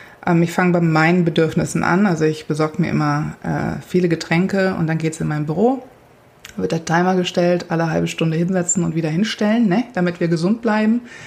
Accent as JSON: {"language": "German", "country": "Germany", "tie": "born or raised there", "moved": "yes", "said": "Ich bin in Deutschland groß geworden und habe da den Großteil meiner Karriere verbracht."}